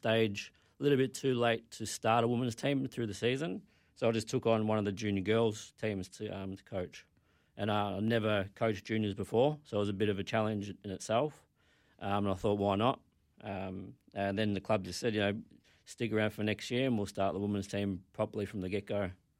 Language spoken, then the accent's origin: English; Werribee, Victoria, Australia; I'm from Werribee, so Truganina, Hobbs Crossing, kind of over where I live.